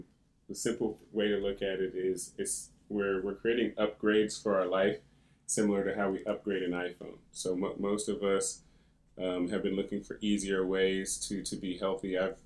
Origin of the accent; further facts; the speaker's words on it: Oklahoma, United States; born there; also born or lived in Texas; now in New York, United States; Yeah, so I was born in Oklahoma. I really have been all over now, from Oklahoma to Texas to Africa and Asia and Europe and South America